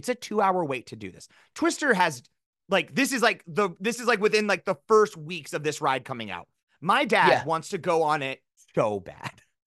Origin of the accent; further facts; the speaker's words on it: South Dakota, United States; and you and I grew up in South Dakota. It was like the one movie where you're like, this could happen here.